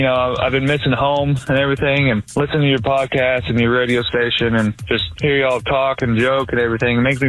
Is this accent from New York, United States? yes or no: no; Hot Springs, Arkansas, United States; moved away as an adult; I am originally from Hot Springs, Arkansas, and I recently moved the past few months to California.